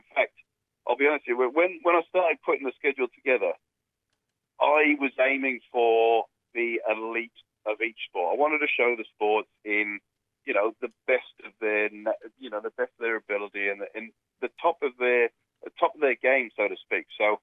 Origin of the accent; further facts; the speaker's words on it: Wales, United Kingdom; now in Brisbane, Australia; I'm from Wales. Born and bred.